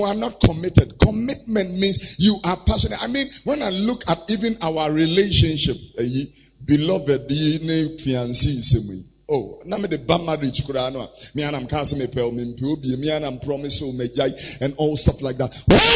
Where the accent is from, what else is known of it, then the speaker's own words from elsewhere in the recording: Abeka, Greater Accra, Ghana; also born or lived in Tesano; I have been a Muslim because I was born here in Tesano and we grew up in Abeka.